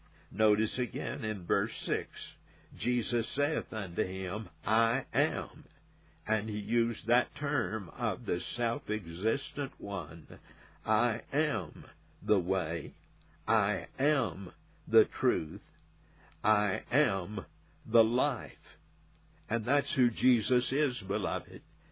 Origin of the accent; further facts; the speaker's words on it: Texas, United States; As a boy, I grew up in West Texas, and I used to go barefooted all during the summer.